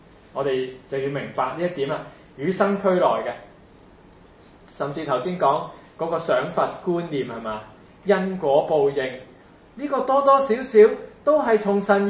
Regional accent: China; 譬如我们中国人有时候讲凭良心做事

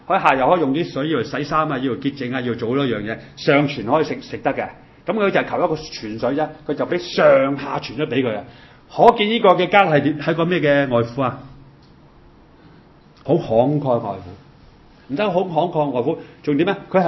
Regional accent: China

